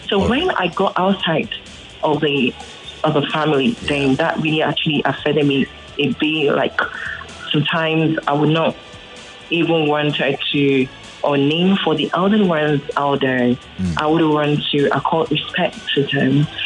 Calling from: Ikorodu, Lagos, Nigeria; I'm calling from Ikorodu right now.

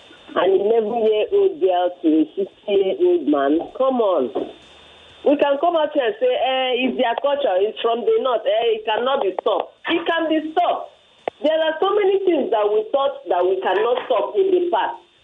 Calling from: Unisan, Quezon, Philippines; calling from Unisan.

